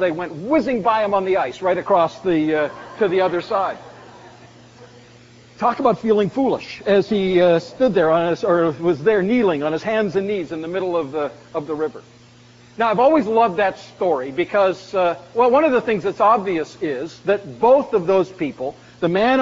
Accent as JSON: {"language": "English", "region": "British Columbia", "country": "Canada", "tie": "born or raised there", "said": "And even though I'd grown up in Canada, growing up on the West Coast, I'd never seen a frozen river before."}